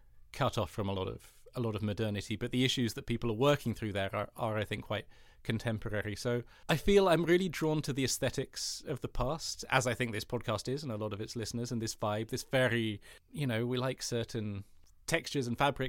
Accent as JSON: {"language": "English", "country": "United Kingdom", "tie": "born or raised there", "said": "I have Danish heritage, like but I have a German passport as well as a British one. And so, like, and I've always lived in this country, which is the UK."}